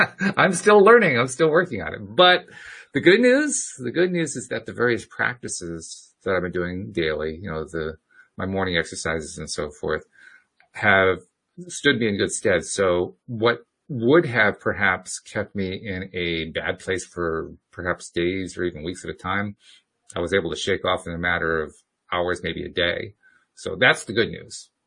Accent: United States; I'm an American. I make me laugh, so why not?

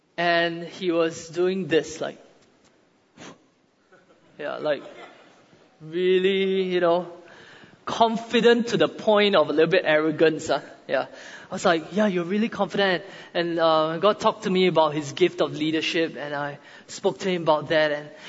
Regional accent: Singapore; I'm from Singapore.

